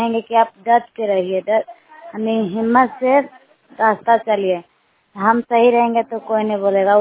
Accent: Nagar Nausa, Bihar, India; मैं नगर नौसा की रहने वाली हूँ।

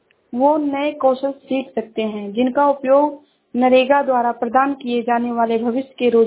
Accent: Shravasti, Uttar Pradesh, India; मैं जिला श्रावस्ती से हूँ।

